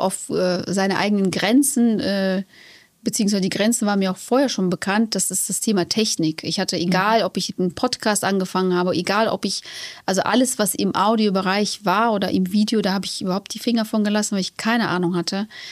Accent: Kazakhstan; moved away; ich bin in der Sowjetunion aufgewachsen, in Kasachstan geboren.

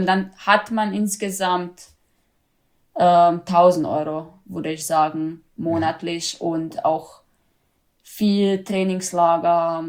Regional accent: Zagreb, City of Zagreb, Croatia; Zagreb. Hauptstadt.

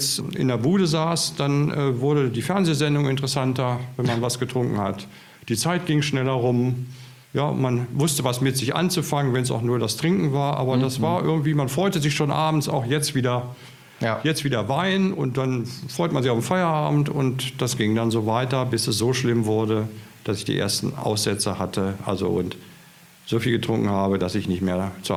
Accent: Hanover, Lower Saxony, Germany; born there; Genau, gebürtiger Hannoveraner

